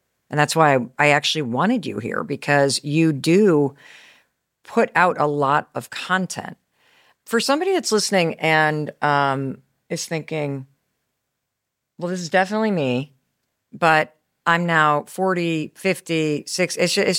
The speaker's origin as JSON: {"language": "English", "town": "Kansas City", "region": "Missouri", "country": "United States", "tie": "born there", "said": "Do you know I was born in Kansas City, Missouri?"}